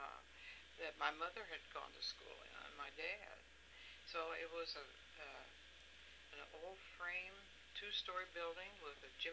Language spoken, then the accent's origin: English; Connersville, Indiana, United States; born there; I was born in Fayette County, Indiana, Connersville, in Fayette Memorial Hospital. My parents were farmers and had lived in that community all their lives